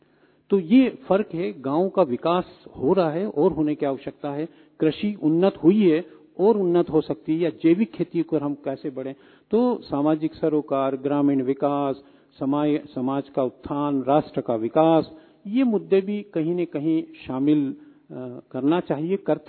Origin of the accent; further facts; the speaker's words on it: Indore, Madhya Pradesh, India; देखिए, मैं इंदौर शहर से हूँ और इंदौर शहर मध्य प्रदेश की, या यूं कहें देश की, हिंदी पत्रकारिता की राजधानी रही है।